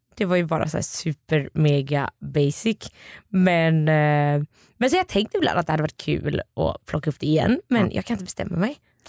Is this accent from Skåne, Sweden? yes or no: no; Gothenburg, Västra Götaland County, Sweden; Jag är från Göteborg.